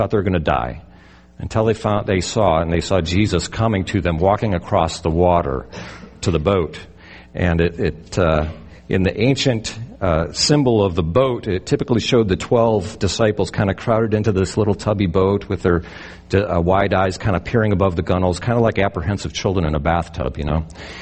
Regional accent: Great Lakes, United States; You know, I grew up in the Great Lakes. My family had a house on the water, and my parents had a boat

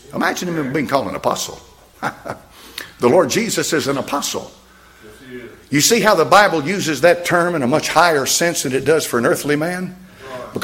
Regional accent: United States; I'm a native, a born American citizen. I was born right here in the General Hospital, 1946. Been in this country all my life.

